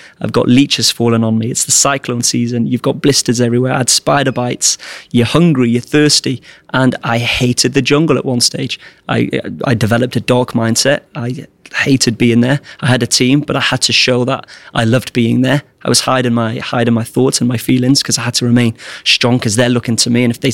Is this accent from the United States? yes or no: no; Wales, United Kingdom; I came back from Thailand I moved back into my parents' place in Wales. I had about £200 to my name.